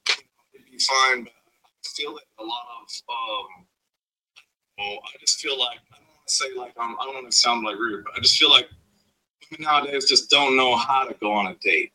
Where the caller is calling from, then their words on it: Nebraska, United States; Calling from Nebraska.